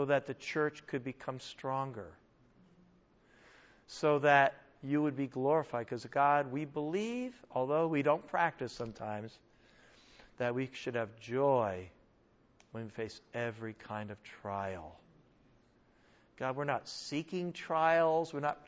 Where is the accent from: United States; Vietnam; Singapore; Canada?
United States; And by the way, I'm an American too, so I tend to not do that as well.